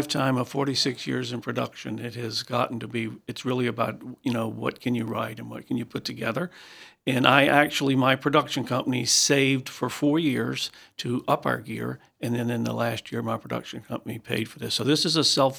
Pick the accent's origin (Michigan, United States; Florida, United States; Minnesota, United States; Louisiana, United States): Louisiana, United States; What better place than my home state? And I just feel that when you make a Louisiana production, much like Boston or New York, you really should use Louisiana people.